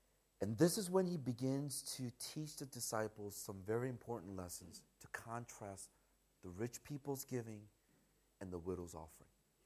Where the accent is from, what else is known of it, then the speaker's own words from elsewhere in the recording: United States; because I grew up in America for most of my life. 90-some percent of my life was brought up in America. So I think like an American.